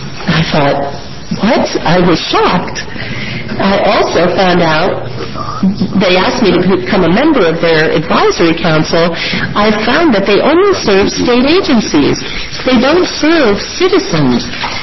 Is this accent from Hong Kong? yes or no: no; Washington, United States; also born or lived in California; Because I grew up in Washington, and I lived there as well. And also California